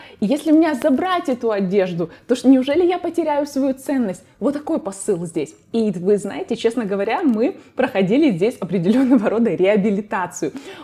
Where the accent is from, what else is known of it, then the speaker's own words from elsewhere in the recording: Ukraine; now in United States; вот изначально я сказала, что мы из Украины